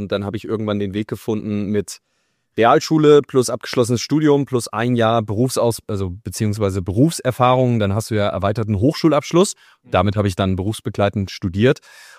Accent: Hesse, Germany; now in Hamburg, Germany; Also ich komme ja ursprünglich aus Hessen, bin dann der Liebe wegen nach Hamburg.

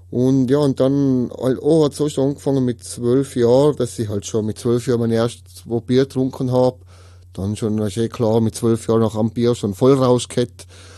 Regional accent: Tyrol, Austria; ich komme aus Tirol, 36 Jahre alt.

